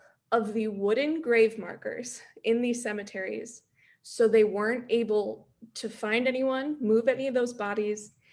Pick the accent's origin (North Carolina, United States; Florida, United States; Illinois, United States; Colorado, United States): Illinois, United States; Chicago; So as a Chicagoan, you'll probably know, the north side where I live in Lincoln Park around here, we had a ton of history.